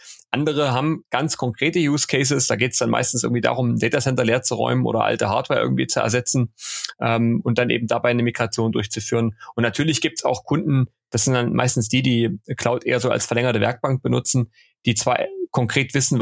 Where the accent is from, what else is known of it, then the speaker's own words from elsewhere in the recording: Leipzig, Saxony, Germany; born there; gebürtiger Leipziger, hier auch wohnhaft und fühle mich hier auch heimisch.